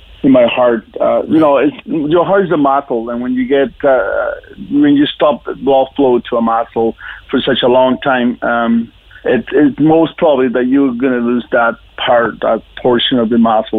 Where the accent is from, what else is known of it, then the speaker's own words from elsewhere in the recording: Colombia; moved away as an adult; now in Edmonton, Canada; No, I was born and raised at the age of 32. I moved to Canada from Colombia.